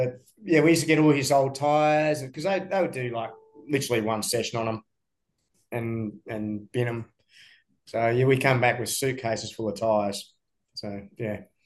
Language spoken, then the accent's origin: English; Australia; from Australia. I've been racing your carts, you know, in Australia and Philippines